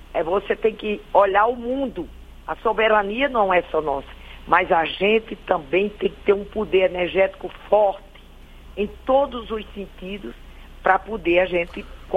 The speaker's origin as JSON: {"language": "Portuguese", "region": "Rio Grande do Norte", "country": "Brazil", "said": "eu sou de um interior do Rio Grande do Norte"}